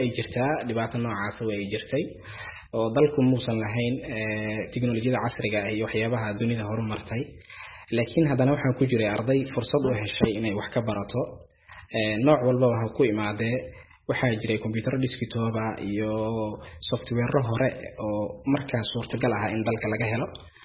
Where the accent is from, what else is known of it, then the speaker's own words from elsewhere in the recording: Mogadishu, Banaadir, Somalia; anigu waxaan ku dhashay magaalada Muqdisho, gaar ahaan degmada Wadajir.